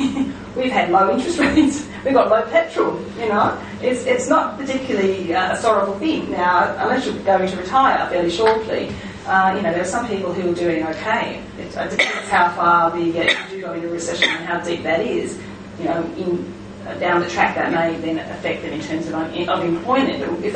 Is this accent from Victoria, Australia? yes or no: no; Sydney, New South Wales, Australia; the ones I grew up in Western Sydney